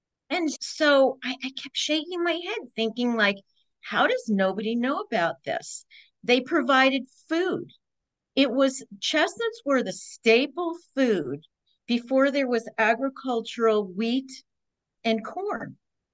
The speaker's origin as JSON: {"language": "English", "region": "New York", "country": "United States", "tie": "born or raised there", "said": "I grew up in the range. I grew up"}